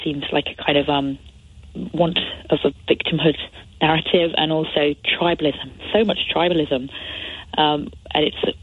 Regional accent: United Kingdom; we, as British people

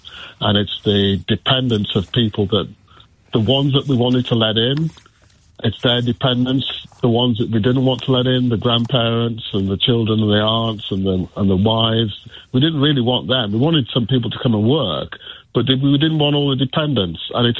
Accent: Walsall, West Midlands, United Kingdom; I grew up in Walsall, so I know Birmingham.

